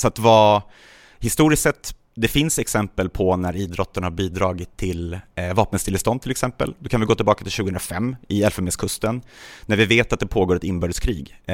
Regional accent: Gaziantep, Turkey; now in Sweden; en lokal liga i Gaziantep, som min hemstad i Turkiet.

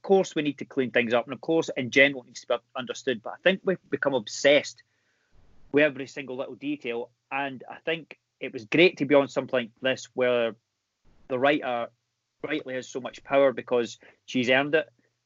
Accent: Scotland, United Kingdom; I guarantee now it'll be the most criticism I get next series because people know

